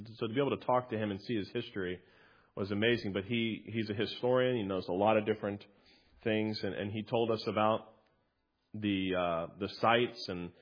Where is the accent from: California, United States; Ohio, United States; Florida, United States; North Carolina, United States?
Florida, United States; Tampa; You know, I'm from Tampa, where the streets are wide enough for buses, you know, where there's organization and things are spread out.